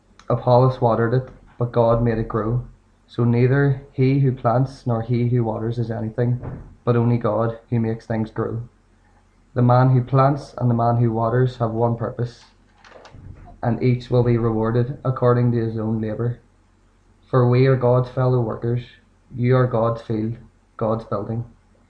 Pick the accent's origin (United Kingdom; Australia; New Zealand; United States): United Kingdom; Belfast, Northern Ireland; I'm from West Belfast, and I'll be reading from 1 Corinthians chapter 3.